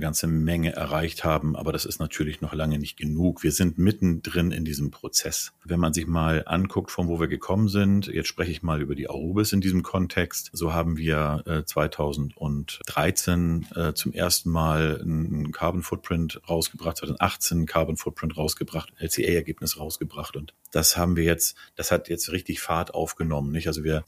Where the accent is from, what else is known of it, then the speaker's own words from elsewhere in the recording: Hamburg, Germany; irgendwann nach Hamburg gekommen. Und da bin ich auch aufgewachsen, groß geworden, zur Schule gegangen, habe studiert. Also Hamburg ist schon meine Heimatstadt.